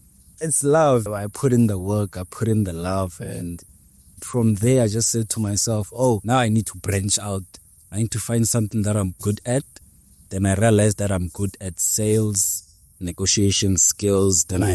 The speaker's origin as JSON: {"language": "English", "region": "Limpopo", "country": "South Africa", "tie": "born or raised there", "said": "because growing up in Venda, every household has a garden, has a fruit tree."}